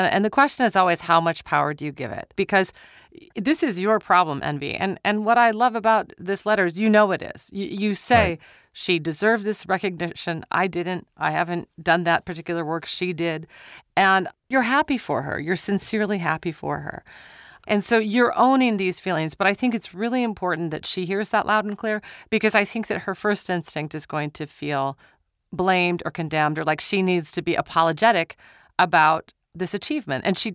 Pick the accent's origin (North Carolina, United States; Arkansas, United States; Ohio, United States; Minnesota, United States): Minnesota, United States; I'm from Minnesota.